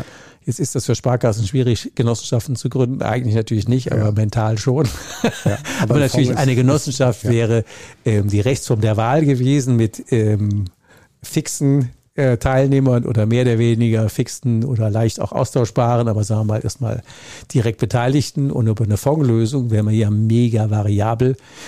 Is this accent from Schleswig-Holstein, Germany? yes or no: no; Rhineland-Palatinate, Germany; Ich komme ja aus der Südpfalz